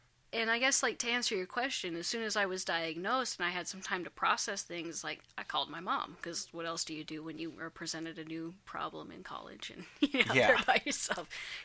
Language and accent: English; Wyoming, United States; But I grew up in Wyoming in a very small town.